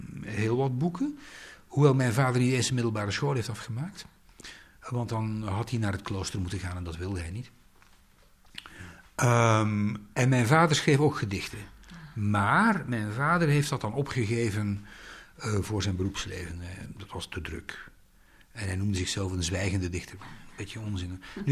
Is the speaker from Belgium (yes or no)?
yes; Brussels, Belgium; born there; also born or lived in Netherlands; Ik ben geboren in Brussel. Ik heb in Nederland leren praten.